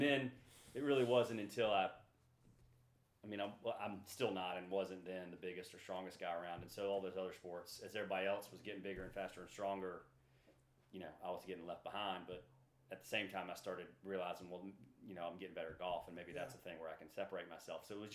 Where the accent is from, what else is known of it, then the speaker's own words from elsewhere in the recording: Mobile, Alabama, United States; So I grew up in Mobile, Alabama, and like a lot of people, I guess my dad introduced me to golf.